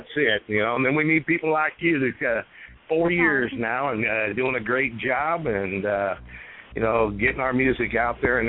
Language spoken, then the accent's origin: English; Washington, United States; And then we left out of Nashville and actually ended up coming up into my hometown up here into Washington.